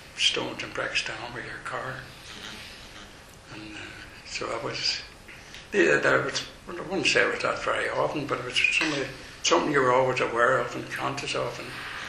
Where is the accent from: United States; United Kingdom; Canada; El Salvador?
United Kingdom; Belfast, Northern Ireland; I came from the Shankill, so it didn't bother me